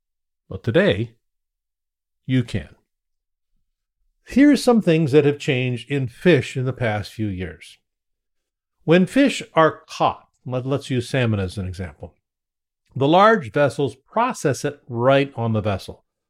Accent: Ketchikan, Alaska, United States; Many of you knew I grew up in Ketchikan, Alaska, which is the salmon capital of the world.

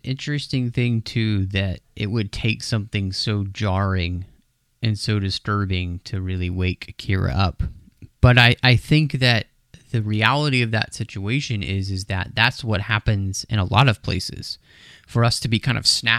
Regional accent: Texas, United States; Man, we're in a bunch of goose poop now. And I'm from Texas, so I can say that.

